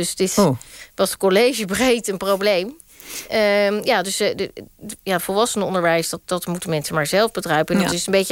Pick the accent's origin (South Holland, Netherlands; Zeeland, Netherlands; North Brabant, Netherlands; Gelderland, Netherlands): South Holland, Netherlands; Rotterdam; Maar dat komt omdat ik als Rotterdammer niet zo vaak in oude panden kom.